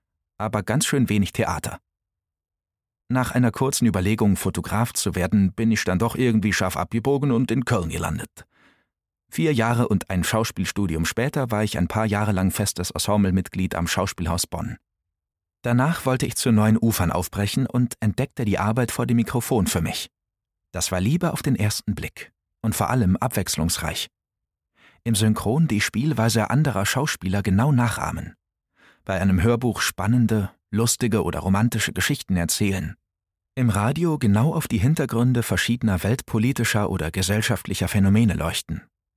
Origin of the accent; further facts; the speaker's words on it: Oberndorf, Salzburg, Austria; born there; Ich bin ein deutsch-österreichischer Schauspieler und Sprecher, geboren in Oberndorf bei Salzburg und aufgewachsen im ziemlich paradiesischen Wächtersgartner Land, wo es zwar viel Kaiserschmarrn, schöne Natur und klare Bergseen gibt, aber ganz schön wenig Theater.